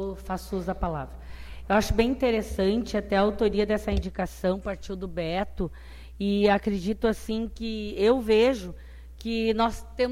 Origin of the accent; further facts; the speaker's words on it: Rio Grande do Sul, Brazil; que a gente é gaúcho, de bota, de bombacho